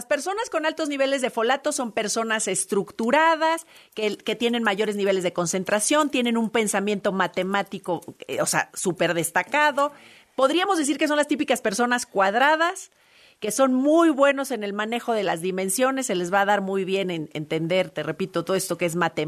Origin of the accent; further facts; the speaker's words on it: Mexico; ¿Cómo somos los mexicanos?